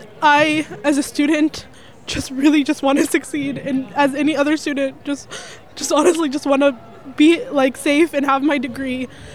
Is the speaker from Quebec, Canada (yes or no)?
no; Ottawa, Ontario, Canada; I was born and raised in Ottawa. My mother is from Palestine. My family were exiled to Gaza in 1948 and have been there since.